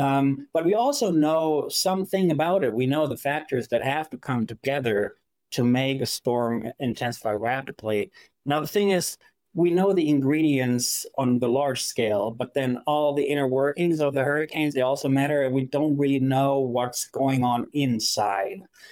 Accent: Germany; growing up in Germany, I'm a tropical meteorologist now. Growing up there, there's no hurricanes, tropical weather

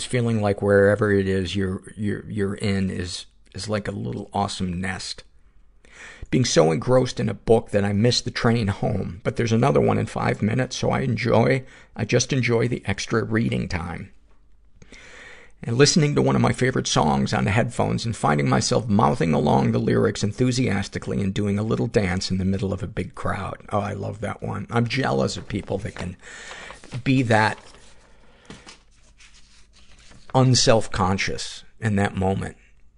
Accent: Washington, United States; bought my first home back in my home state of Washington.

